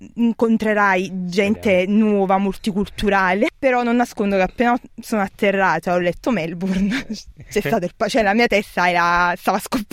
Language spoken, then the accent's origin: Italian; Naples, Campania, Italy; essendo napoletani siamo molto legati alla famiglia, agli amici, e siamo molto più caldi, più passionali